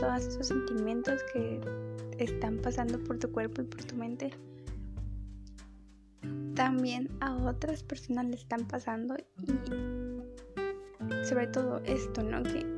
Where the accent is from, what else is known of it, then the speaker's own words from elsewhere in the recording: Mexico; yo soy de México, así que saludos de hasta donde te encuentres